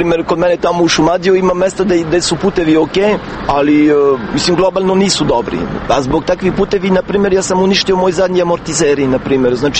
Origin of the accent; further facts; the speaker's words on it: France; now in Belgrade, Serbia; Iz Francuske, živim u Beogradu već 3 godine.